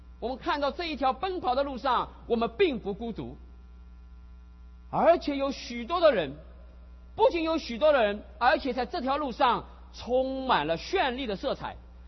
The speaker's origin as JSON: {"language": "Chinese", "country": "China", "moved": "as an adult", "lives_now": "Los Angeles, United States", "said": "我们这一群从大陆来的人会慢慢的从一个"}